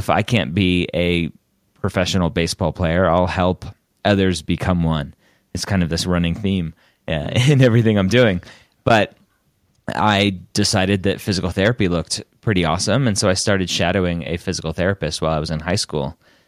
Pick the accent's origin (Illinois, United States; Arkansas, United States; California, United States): California, United States; Redondo Beach; I grew up in Los Angeles County in a city called Redondo Beach and lived there until I was about 12 or 13.